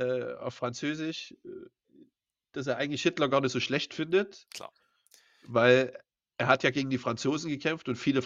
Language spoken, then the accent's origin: German; Germany; Und dann sage ich, nee, nee, hier, ich bin Deutscher und so.